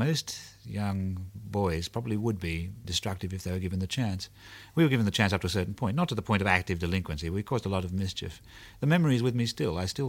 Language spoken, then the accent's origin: English; New South Wales, Australia; And that's about growing up in Australia.